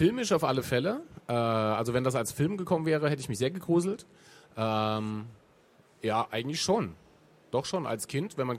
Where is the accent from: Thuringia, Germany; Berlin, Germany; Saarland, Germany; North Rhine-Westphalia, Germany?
Saarland, Germany; Jawohl, das Saarland, ich bin Saarländer und es gibt es immer noch.